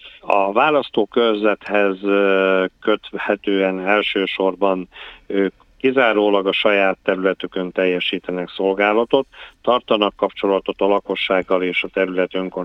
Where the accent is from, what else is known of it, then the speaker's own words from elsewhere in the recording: Miskolc, Borsod-Abaúj-Zemplén, Hungary; hiszen miskolci vagyok, lokálpatrióta vagyok